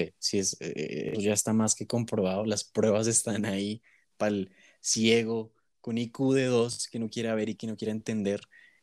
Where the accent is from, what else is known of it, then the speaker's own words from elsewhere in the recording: Colombia; es que yo soy mestizo y somos parte de Colombia porque nosotros en Colombia somos diversos.